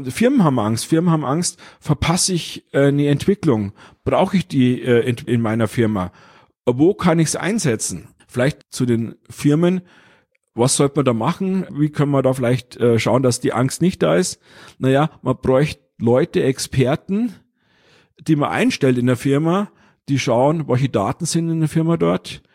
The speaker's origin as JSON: {"language": "German", "region": "Bavaria", "country": "Germany", "said": "Ich bin auch Europäer, ich bin Bayer"}